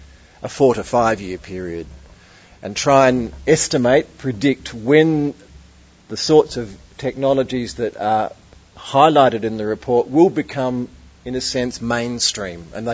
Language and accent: English; Adelaide, South Australia, Australia; I come from Adelaide